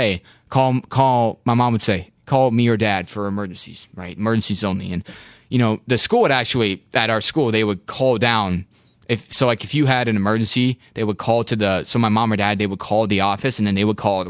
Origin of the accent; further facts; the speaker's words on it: West Des Moines, Iowa, United States; also born or lived in Waukee; Well, actually, so I was born in Des Moines. The Mercy Hospital right next to the Casey Center. I was actually born there, and then we moved to West Des Moines.